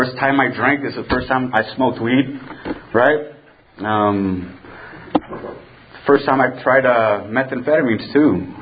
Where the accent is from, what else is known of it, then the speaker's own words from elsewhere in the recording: California, United States; But I kept on telling them, I'm from California. I'm from California, damn it. Right? Just let me go. They don't do this kind of stuff where I'm from.